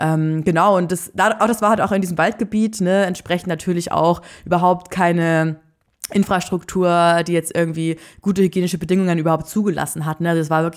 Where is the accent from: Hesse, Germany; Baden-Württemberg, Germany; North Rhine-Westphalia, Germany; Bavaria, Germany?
Bavaria, Germany; Mühldorf; mein Heimatort gar keine Rolle hätte spielen sollen, so, ne? Weil was interessiert die, so ein kleines Kaff im Oberbayern, so an der Grenze zu Österreich